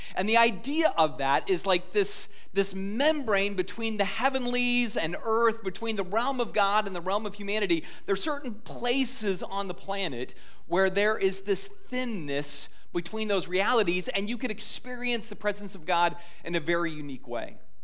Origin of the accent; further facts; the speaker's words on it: Scotland, United Kingdom; I am a Scotsman, and by that it means I fly the flag of St. Andrew, I wear a kilt, and I actually like haggis